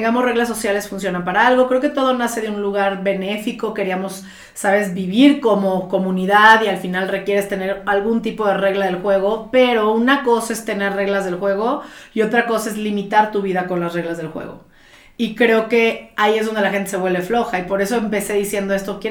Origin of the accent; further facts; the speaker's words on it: Guadalajara, Jalisco, Mexico; also born or lived in New York; Digo, yo estudié la carrera en Nueva York. El simple hecho de irte a un mundo donde yo vengo de Guadalajara, imagínate.